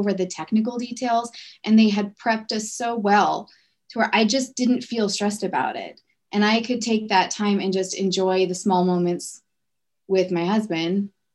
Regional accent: United States; So he's Dutch. I'm American.

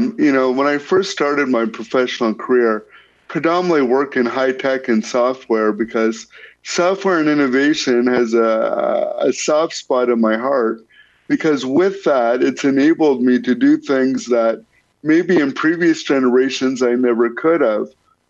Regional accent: Windsor, Ontario, Canada; growing up in Windsor, Ontario, which is a blue-collar kind of, you're not going to knock us down kind of town

